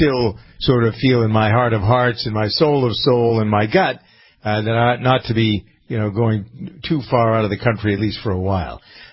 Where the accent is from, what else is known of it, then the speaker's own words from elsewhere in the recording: Framingham, Massachusetts, United States; most communities I know in Framingham, my hometown, I'll be there back for New Year's Eve.